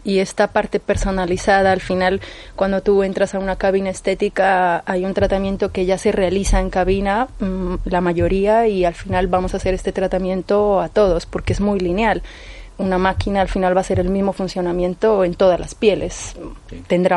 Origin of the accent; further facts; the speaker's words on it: Colombia; Yo soy de Colombia.